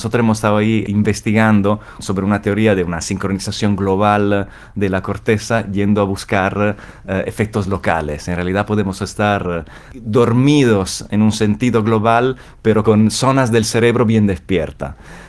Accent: Milan, Lombardy, Italy; Hay una clara conexión con mi ciudad de origen.

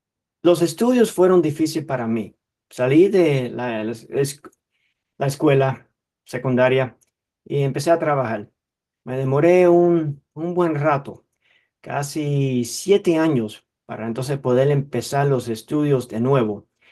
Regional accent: Miami, Florida, United States; yo fui el resultado de una familia exiliada a Miami. Nací, me crié en Miami en un vínculo cubano tradicional. Era una familia muy tradicional, con respeto, honor, integridad.

